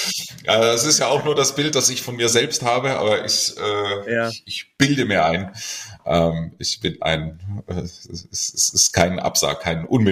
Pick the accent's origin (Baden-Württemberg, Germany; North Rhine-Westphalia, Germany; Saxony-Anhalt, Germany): Baden-Württemberg, Germany; Stuttgart; moved away as an adult; now in Munich, Germany; Naja, also ich bin in Stuttgart aufgewachsen, wohne seit 20 Jahren jetzt allerdings in München. Bin da eigentlich sehr heimatlich geworden. Also meine Wurzeln sind natürlich Stuttgart und trotzdem zu Hause bin ich inzwischen hier.